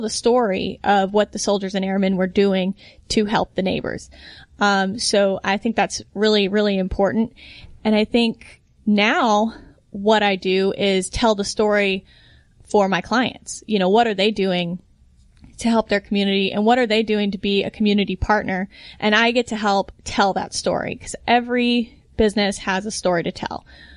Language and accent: English; Georgia, United States; You know, I grew up here in Cobb County. I know a lot of people here. It's important to me. Atlanta is important to me. Cobb County is important to me.